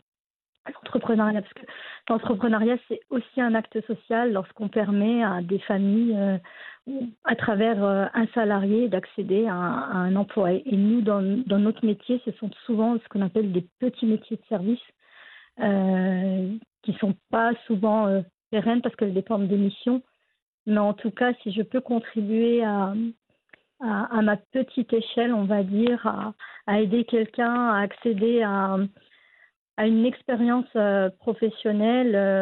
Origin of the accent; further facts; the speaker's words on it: France; J'étais marocaine, même si voilà, j'ai grandi en France, je suis aussi française.